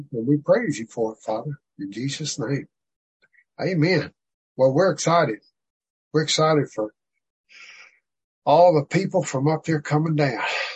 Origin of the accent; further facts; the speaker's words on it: Arkansas, United States; I'm from Arkansas. I don't know much about it.